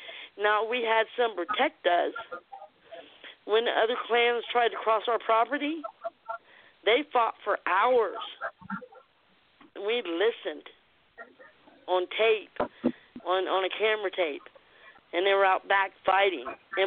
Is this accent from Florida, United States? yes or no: no; Georgetown, Ohio, United States; born there; now in Kentucky, United States; I was born in Georgetown, Ohio, and yes, I moved to Kentucky.